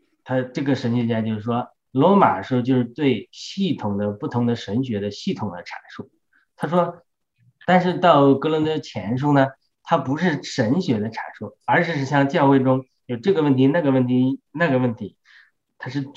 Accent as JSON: {"language": "Chinese", "country": "China", "said": "反正我们中国人讲话这个习惯跟美国人不一样"}